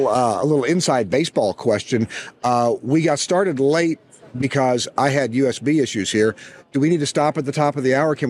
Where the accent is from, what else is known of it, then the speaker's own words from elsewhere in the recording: St. Louis, Missouri, United States; born there; I was born in St. Louis.